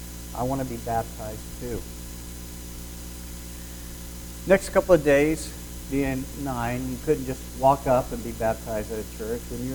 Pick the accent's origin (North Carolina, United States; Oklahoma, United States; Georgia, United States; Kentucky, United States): Oklahoma, United States; Enid; I was sitting in the balcony of Davis Park Christian Church in a small town I grew up in Enid, Oklahoma.